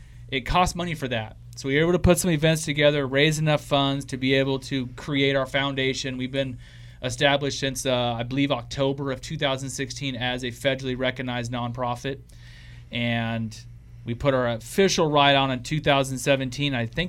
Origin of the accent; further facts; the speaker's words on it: Oregon, United States; So I'm actually from Oregon.